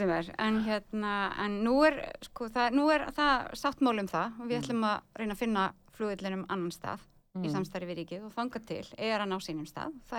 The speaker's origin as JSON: {"language": "Icelandic", "town": "Akureyri", "region": "Northeastern Region", "country": "Iceland", "tie": "born or raised there", "said": "ég er alveg upp á Akureyri og hérna, var hérna sem úlingur í menntaskólanum"}